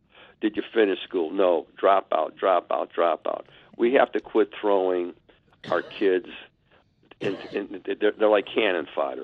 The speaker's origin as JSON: {"language": "English", "region": "Ohio", "country": "United States", "tie": "born or raised there", "said": "So that's my roots right there. And born in Glenville, raised in the Collinwood community."}